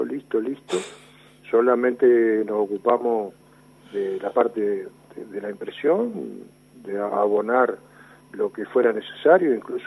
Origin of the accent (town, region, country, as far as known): 25 de Mayo, Buenos Aires Province, Argentina; born or raised there; also born or lived in Rosario